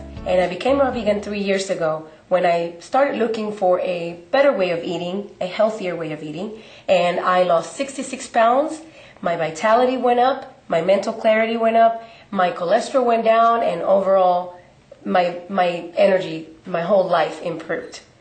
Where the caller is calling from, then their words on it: Dallas, Texas, United States; I come to you from Dallas, Texas, United States.